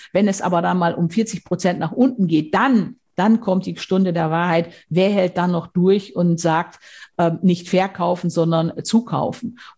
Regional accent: North Rhine-Westphalia, Germany; Ich komme aus dem Münsterland, aus Westfalen.

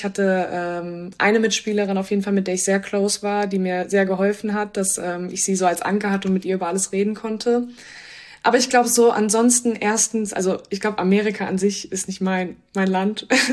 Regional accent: Kassel, Hesse, Germany; born there; 23 Jahre alt, komme gebürtig aus Kassel

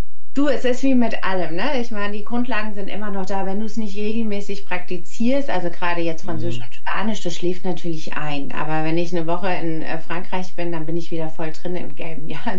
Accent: Germany; born there; first language it; German is a second language; Ja, also geboren bin ich in Deutschland. Meine Mutter ist Italienerin und mein Vater ist Serbe. Da hatte ich natürlich ein bisschen was da. Die romanische Sprache, also das Italienische, ist die Muttersprache und da konnte ich Französisch und Spanisch einfach dranhängen.

